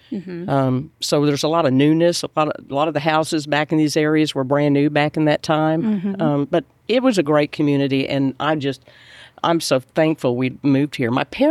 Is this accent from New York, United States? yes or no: no; Richardson, Texas, United States; You know, to me, I loved this town. I loved this city.